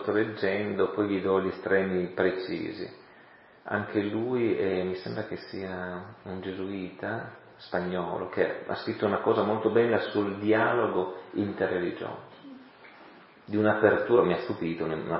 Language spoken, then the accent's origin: Italian; Turin, Piedmont, Italy; born there; io nato in Occidente, nato in Italia, nato a Torino, da famiglia cattolica da millenni